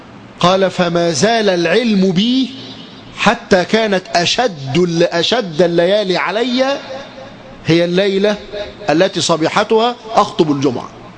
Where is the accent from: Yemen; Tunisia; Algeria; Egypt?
Egypt; نقول احنا من مصر